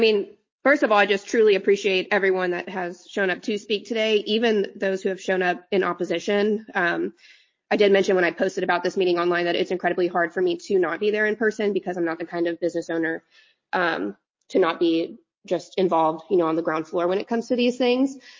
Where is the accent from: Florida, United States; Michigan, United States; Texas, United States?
Texas, United States; Austin; now in Savannah, United States; I will say I'm from Austin, and before I moved to Savannah, I did work in a neighborhood